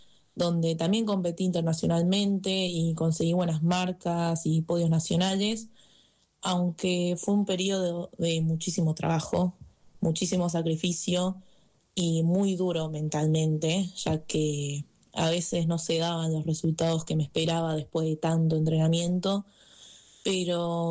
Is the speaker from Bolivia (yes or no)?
no; Almagro, Buenos Aires, Argentina; Soy de Almagro, tengo 17 años